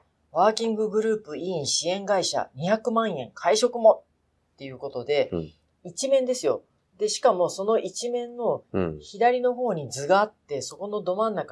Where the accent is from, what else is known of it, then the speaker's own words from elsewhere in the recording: Oita, Japan; ようやく私の地元の大分に